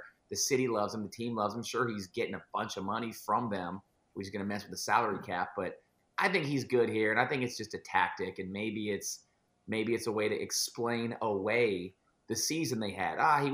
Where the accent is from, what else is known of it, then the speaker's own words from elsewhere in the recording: California, United States; now in Seattle, United States; And I say that respectively because I'm from the Bay Area, as you are.